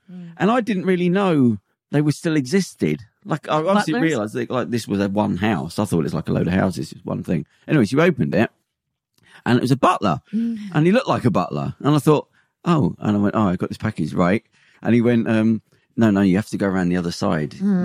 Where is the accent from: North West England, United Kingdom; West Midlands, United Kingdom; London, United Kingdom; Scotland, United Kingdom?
London, United Kingdom; I was from East London.